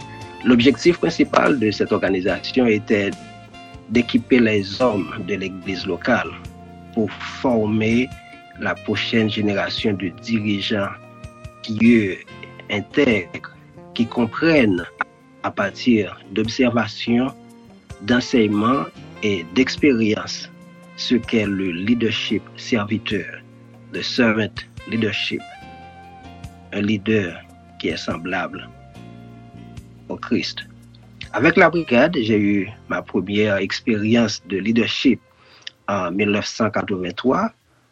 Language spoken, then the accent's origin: French; Haiti; que ce soit en Haïti, mon pays d'origine, aux États-Unis ou tout autre pays